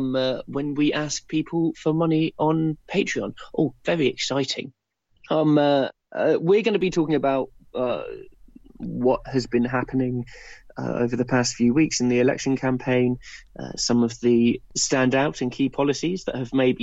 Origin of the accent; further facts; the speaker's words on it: United Kingdom; It'll make us feel awkward. We are British after all.